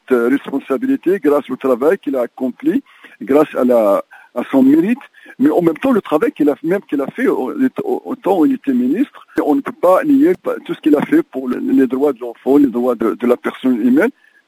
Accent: Morocco; il y a un débat chez nous au Maroc actuellement

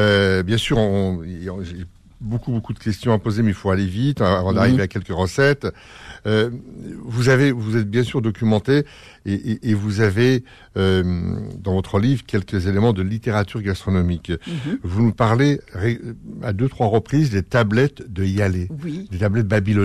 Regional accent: Algeria; on est algérien

